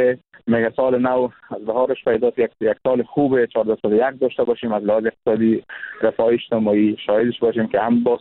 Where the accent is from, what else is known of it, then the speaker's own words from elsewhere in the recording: Kunduz, Afghanistan; که ما هم جزء از افغانستان هستیم، مردم قندوز متضرر خواهد شدیم.